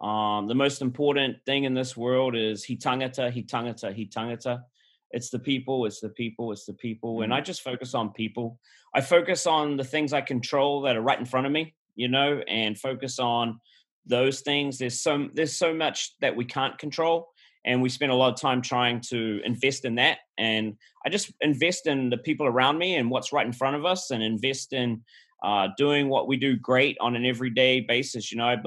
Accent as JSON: {"language": "English", "country": "New Zealand", "moved": "as an adult", "lives_now": "United States", "said": "I'm originally from New Zealand, Kiwi. And I packed my bags one day, went backpacking"}